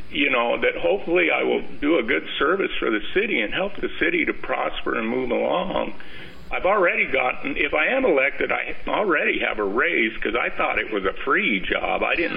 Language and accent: English; United States; I was raised in America where you go to work, you work hard, you pull yourself up by your bootstraps, and you make something of yourself.